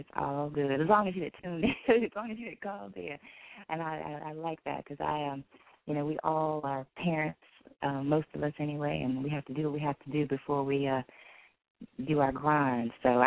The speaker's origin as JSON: {"language": "English", "town": "Southampton County", "region": "Virginia", "country": "United States", "tie": "born or raised there", "said": "him and I are from the same hometown, same county. We're from Southampton County, you know, in Virginia, based in Franklin area"}